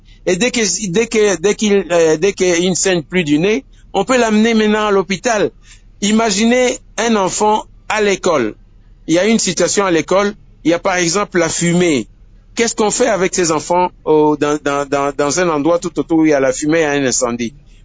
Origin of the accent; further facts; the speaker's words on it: Kikwit, Kwilu, DR Congo; Ici chez nous à Kikwit, les meilleurs médecins que les gens écoutent s'appellent Docteur Ndé.